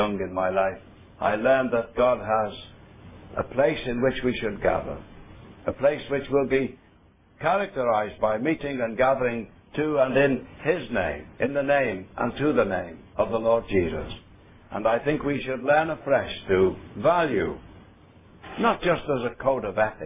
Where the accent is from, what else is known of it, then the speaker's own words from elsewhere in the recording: England, United Kingdom; now in Scotland; Now, I wasn't brought up in Scotland, I've got to say that. I'm an English man. I think my voice betrays that very clearly. And they tell me I've lived there for 40 years and still can't speak their accent.